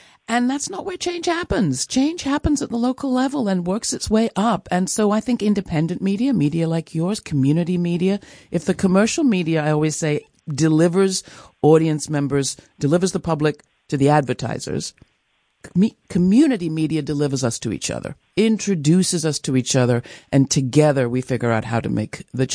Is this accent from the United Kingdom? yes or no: yes; England, United Kingdom; And I'm originally English, so that's saying a lot.